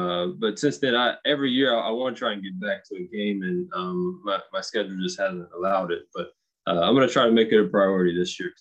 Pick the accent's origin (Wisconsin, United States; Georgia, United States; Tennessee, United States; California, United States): Tennessee, United States; But growing up in Tennessee, the town that I grew up in, we don't have in my hometown, there's no red light or anything.